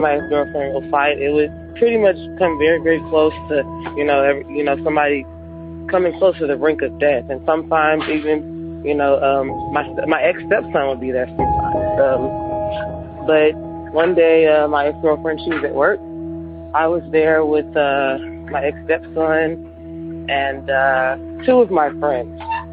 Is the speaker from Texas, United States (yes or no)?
yes; Houston, Texas, United States; I'm from Houston, Texas.